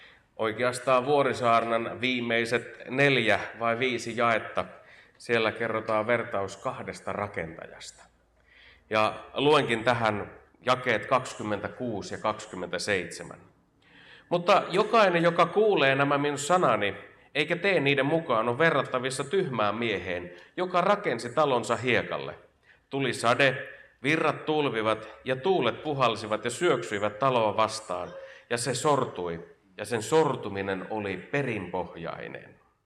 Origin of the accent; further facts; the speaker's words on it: Kokkola, Central Ostrobothnia, Finland; Hienoa olla entisessä kotikaupungissani. Vuoden 23 alusta aloitin tuolla Kokkolan baptistiseurakunnassa